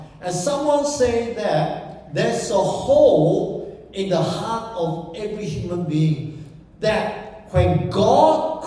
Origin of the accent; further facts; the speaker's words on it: Sibu, Sarawak, Malaysia; I was from Sarawak. I was raised in a very small town called Cebu.